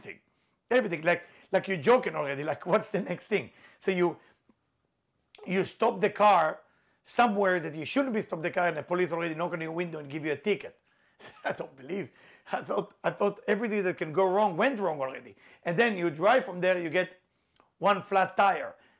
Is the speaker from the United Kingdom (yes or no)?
no; Israel; English is a second language; now in New York, United States; As you can see my accent, you can hear my accent, I'm Israeli. When I moved to the United States, I moved to New York.